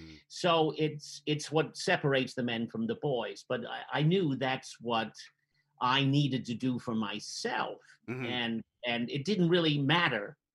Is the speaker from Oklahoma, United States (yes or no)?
no; Jersey City, New Jersey, United States; even as an Irish Catholic kid in Jersey City, I seem to understand it.